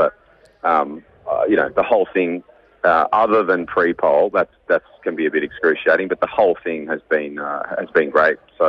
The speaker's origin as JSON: {"language": "English", "town": "Cobram", "region": "Victoria", "country": "Australia", "tie": "born or raised there", "said": "is nice, because that's my hometown."}